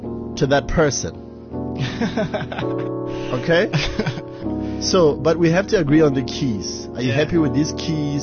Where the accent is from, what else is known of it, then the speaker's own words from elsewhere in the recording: Botswana; I'm from Botswana.